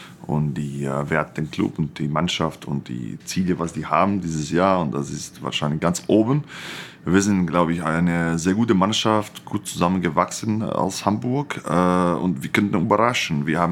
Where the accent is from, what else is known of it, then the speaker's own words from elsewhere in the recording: Croatia; German is a second language; now in Germany; Ich komme aus Kroatien